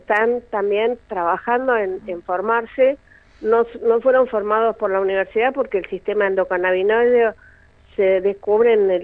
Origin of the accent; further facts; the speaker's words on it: San Antonio Oeste, Río Negro, Argentina; now in Las Grutas, Argentina; yo soy de San Antonio y hace unos años me vine a vivir a Las Grutas, pero soy de San Antonio, sí